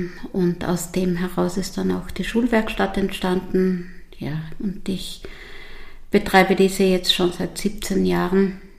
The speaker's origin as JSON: {"language": "German", "region": "Trentino-Alto Adige", "country": "Italy", "also_born_or_lived": "Vienna", "said": "Ich komme aus Südtirol, habe in Wien studiert"}